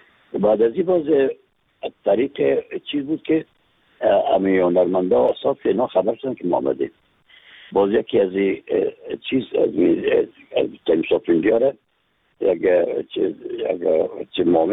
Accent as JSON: {"language": "Persian", "country": "Afghanistan", "said": "از افغانستان هستم"}